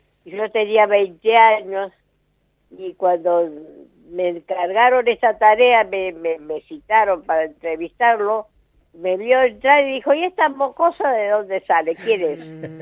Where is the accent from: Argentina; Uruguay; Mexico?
Argentina; Añatuya, Santiago del Estero; also born or lived in Ceres; Así que por eso yo siempre digo que yo soy de Añatuya. Y soy santiagueña pura cepa.